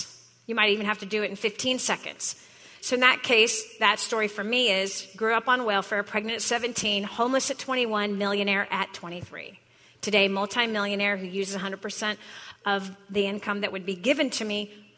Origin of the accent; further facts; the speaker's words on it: San Antonio, Texas, United States; I'm from San Antonio, Texas